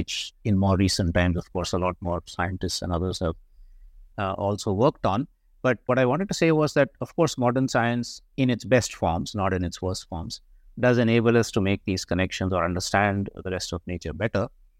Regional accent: New Delhi, Delhi, India; When I was growing up in New Delhi, I did my schooling and college in New Delhi.

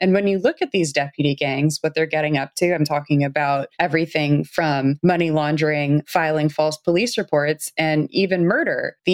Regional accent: Los Angeles, California, United States; I grew up in the Los Angeles area, and growing up, I mean, it was just something that people knew about in certain areas.

